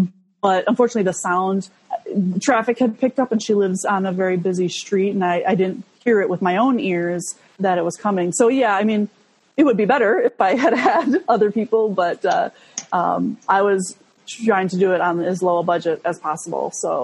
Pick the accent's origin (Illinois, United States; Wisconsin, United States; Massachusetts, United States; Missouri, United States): Illinois, United States; Chicago; I'm from Chicago, and so that's why I knew Jen.